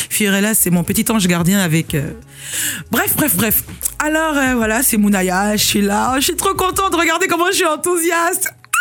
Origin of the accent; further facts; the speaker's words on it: Benin; now in Senegal; Je suis née, j'ai grandi au Bénin, mes quatre grands-parents sont de quatre nationalités différentes, il y a le Nigeria, le Sénégal, le Togo et la France. Et vu que je suis née, j'ai grandi au Bénin, j'en ai aussi la nationalité.